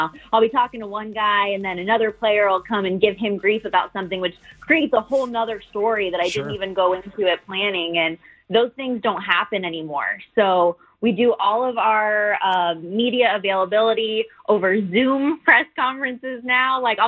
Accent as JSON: {"language": "English", "town": "Las Vegas", "region": "Nevada", "country": "United States", "tie": "born or raised there", "said": "Born and raised in Vegas. Went to Sig Rogich Middle School right next to Palo too."}